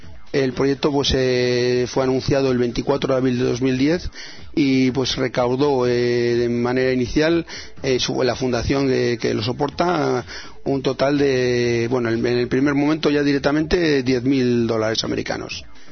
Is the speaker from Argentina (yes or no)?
yes; Argentina; Yo firmo mis mensajes y soy de Argentina, no de Venezuela